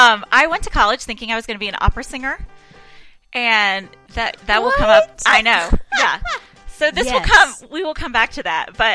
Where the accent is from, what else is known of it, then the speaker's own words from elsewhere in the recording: Tennessee, United States; I went to Vanderbilt in Nashville. I'm from Tennessee.